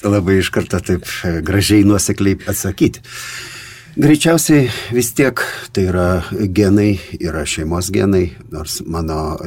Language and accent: Lithuanian; Vievis, Vilnius County, Lithuania; nes mano tėviškė yra tarp Vilniaus Kauno Vievis ir ten tos apylenkės gražiusios.